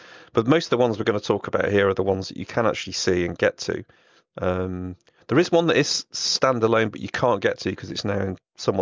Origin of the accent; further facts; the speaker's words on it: Liverpool, North West England, United Kingdom; because I come from the Liverpool area, the one that I remembered when I was growing up was the one that's in Everton.